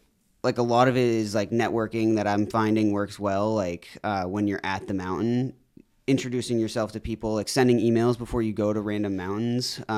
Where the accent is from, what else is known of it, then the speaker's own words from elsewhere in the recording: Dover, New Hampshire, United States; Born and raised in Dover, New Hampshire, high school, played hockey, lacrosse, like traditional sports